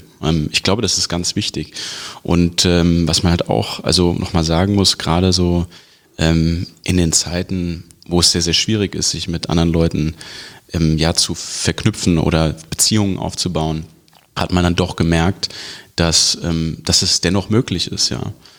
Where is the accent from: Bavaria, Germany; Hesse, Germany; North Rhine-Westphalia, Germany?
Hesse, Germany; Wiesbaden; ich will auf jeden Fall zurück in meine Heimatstadt Wiesbaden